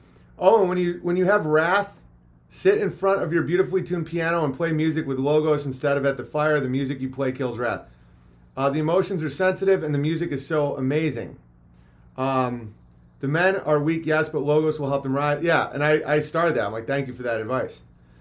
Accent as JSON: {"language": "English", "town": "Colebrook", "country": "United States", "tie": "born or raised there", "said": "A good portion of my generation in my hometown of Colebrook has died from painkillers and dope, not one from this big pandemic."}